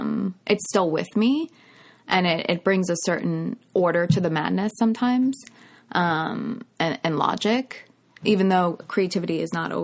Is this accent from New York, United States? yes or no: yes; New York, United States; And growing up on Long Island is, you know, it's still suburbia, but you have access to New York. You just hop on a train. So you still grow up pretty fast there.